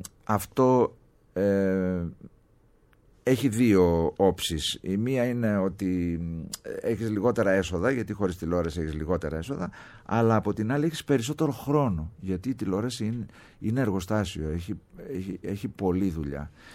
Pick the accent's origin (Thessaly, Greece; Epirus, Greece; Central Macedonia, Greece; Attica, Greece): Central Macedonia, Greece; Thessaloniki; moved away; Την αγαπάω τη Θεσσαλονίκη, είμαι Θεσσαλονικιός. Ναι, παρότι τα περισσότερα χρόνια της ζωής μου πια τα έχω ζήσει εδώ παρά στη Θεσσαλονίκη. Έχω φύγει από το 1986 από εκεί.